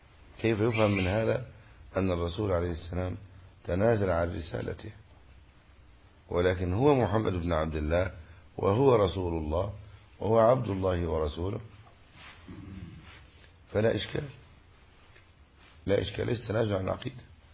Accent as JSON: {"language": "Arabic", "country": "Egypt", "said": "وكانت عندنا في مصر أولا قراءة قالون،"}